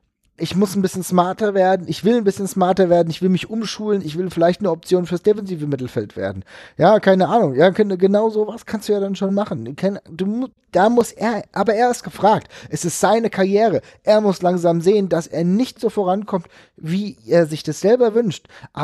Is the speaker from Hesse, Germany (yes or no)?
yes; Frankfurt, Hesse, Germany; und das wissen wir als Frankfurter sowieso